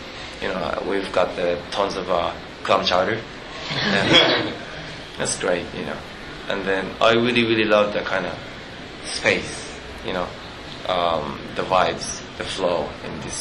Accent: Osaka, Japan; also born or lived in Tokyo; now in Los Angeles, United States; I grew up in Osaka and Tokyo, and now I'm based

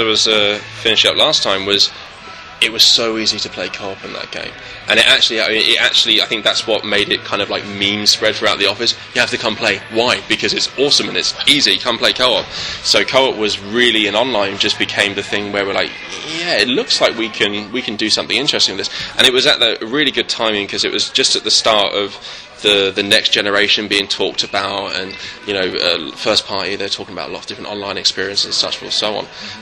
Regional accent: England, United Kingdom; I'm English.

